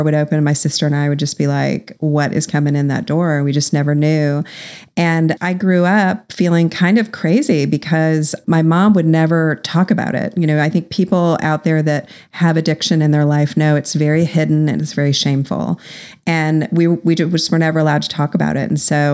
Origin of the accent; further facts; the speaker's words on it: Ohio, United States; I grew up in Ohio in an upper middle class home that looked really great on the outside.